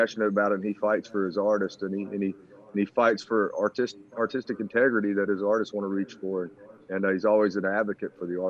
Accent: Louisiana, United States; as a kid growing up in Louisiana, you know, riding high school rodeo and growing up riding horses

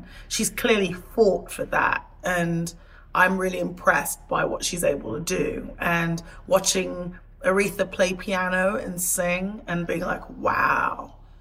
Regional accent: Portishead, South West England, United Kingdom; So I grew up in a small town outside of Bristol, Portishead. For the first, like, good 10, 11 years of my life, I spent all of my time in this small town. I was one of, like, five black people in the area.

